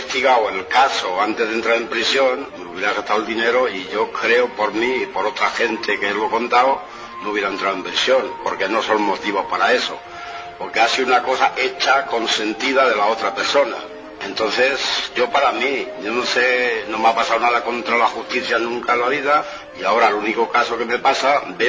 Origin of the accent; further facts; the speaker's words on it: Ribarroja del Turia, Valencian Community, Spain; porque voy muchas veces a mi pueblo, Ribarroja del Turia.